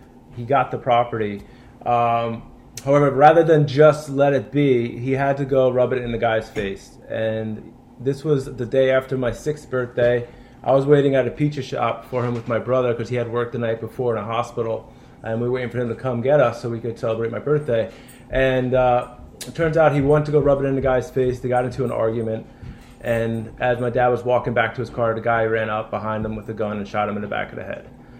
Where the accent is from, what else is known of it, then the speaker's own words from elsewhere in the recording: New York City, New York, United States; I grew up in initially in the Bronx, New York. I grew up in the Bronx, so my father was a medical doctor.